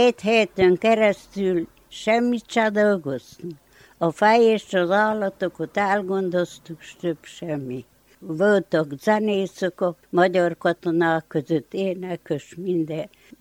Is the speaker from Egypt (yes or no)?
no; Homoródszentpál, Harghita, Romania; Homorodszentpáli születésű, itt születtem, itt éltem.